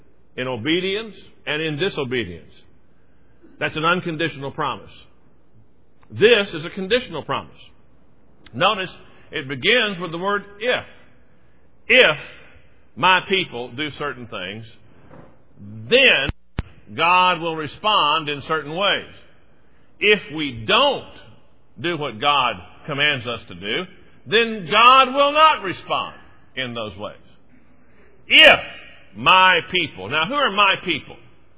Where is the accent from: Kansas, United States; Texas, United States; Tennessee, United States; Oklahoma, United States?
Texas, United States; Houston; I grew up in Houston, Texas, and my family was very, very, very invested in the church.